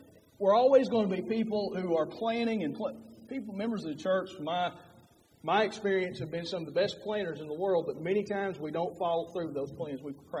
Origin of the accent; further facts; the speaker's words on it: Letcher County, Kentucky, United States; I come from Letcher County, so everything in Letcher County is on a mountain.